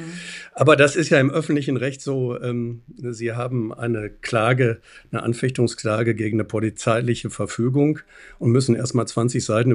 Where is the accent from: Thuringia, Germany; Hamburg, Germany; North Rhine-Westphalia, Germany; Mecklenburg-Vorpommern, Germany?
North Rhine-Westphalia, Germany; Bochum; Ich war auch der Erste in meiner Familie mit Abitur, der Erste, der studiert hat. Mhm. Und ich komme aus Bochum und klar, in Bochum gibt es eine große Universität. Also habe ich in Bochum angefangen, Jura zu studieren.